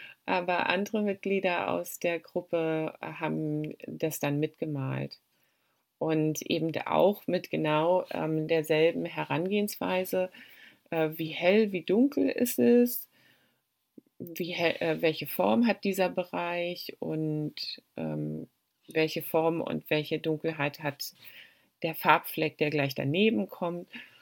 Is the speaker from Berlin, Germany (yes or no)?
no; Brandenburg, Germany; Also im Inland hier in Niedersachsen oder auch im Land Brandenburg, wo ich herkomme, gibt es ja nicht so richtig klares Wasser in den Flüssen.